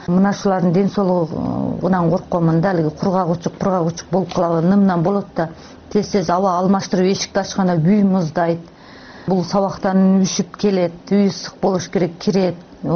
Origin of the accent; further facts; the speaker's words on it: Tajikistan; now in Kyrgyzstan; Биз Тажикстандан келдик. Келгенде кыйынчылык аябай эле болду.